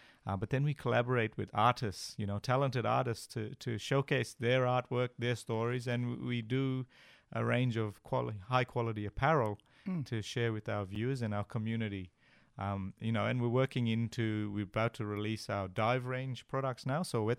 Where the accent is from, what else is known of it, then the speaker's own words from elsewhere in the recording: Queensland, Australia; born and raised in the Torres Strait, running around the islands there and For everyone up in the Torres Strait, we are ocean people.